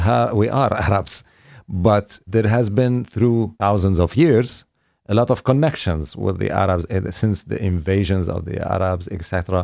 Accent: Lebanon; And I'm actually from Lebanon, from a village.

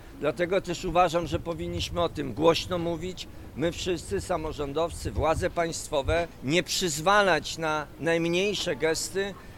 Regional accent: Wałbrzych, Lower Silesian Voivodeship, Poland; Ja jestem wałbrzyszaninem, mieszkam tam od urodzenia. To jest moje miasto

